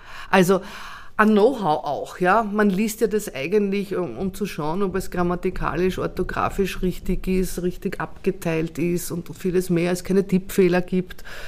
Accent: Mödling, Lower Austria, Austria; born there; Ich bin ja eine gebürtige Mödlingerin

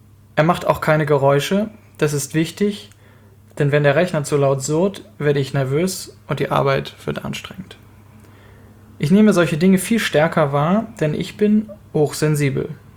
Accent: North Rhine-Westphalia, Germany; Als Jugendlicher, wenn wir damals bei uns im Sauerland in der Schützenhalle Party machten.

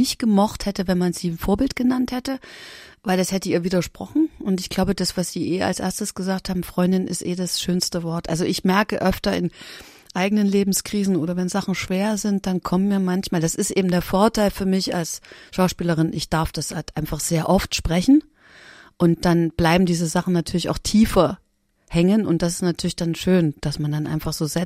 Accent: East Germany, Germany; ich komme aus der DDR und bin aufgewachsen mit Atheismus, ja, Gott ist tot, also Gott ist, also Religion Opium fürs Volk

